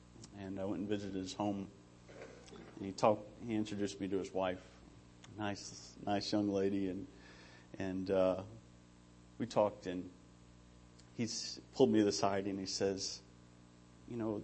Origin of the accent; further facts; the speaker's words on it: Lebanon, Missouri, United States; okay, I'm from Lebanon, Missouri.